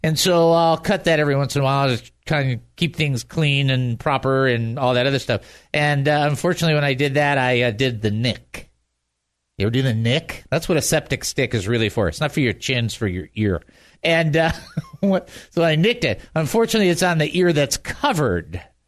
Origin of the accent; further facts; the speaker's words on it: Detroit, Michigan, United States; I grew up in Detroit.